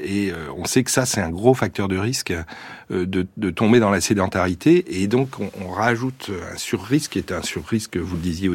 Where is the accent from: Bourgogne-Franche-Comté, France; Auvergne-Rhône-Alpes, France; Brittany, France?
Brittany, France; Non, je suis breton en plus.